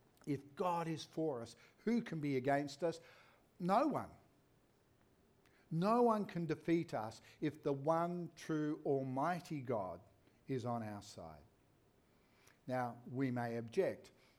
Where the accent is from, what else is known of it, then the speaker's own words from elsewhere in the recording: Scotland, United Kingdom; I'm Scottish in origins